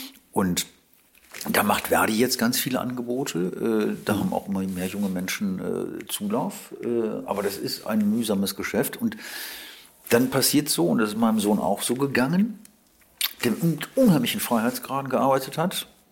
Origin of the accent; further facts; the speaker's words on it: Wuppertal, North Rhine-Westphalia, Germany; In meiner Heimatstadt Wuppertal ist ein Kleinod von Agenturen.